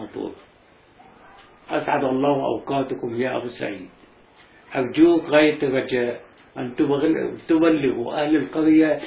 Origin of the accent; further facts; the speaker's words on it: Palestine; moved away; لأنه يوم ما طلعنا من فلسطين احنا